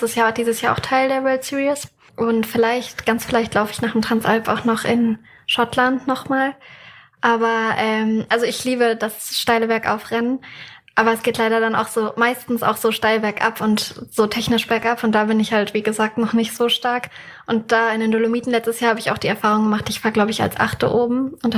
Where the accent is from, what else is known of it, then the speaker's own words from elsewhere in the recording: Germany; ich komme selbst ursprünglich aus der Nähe vom Harz.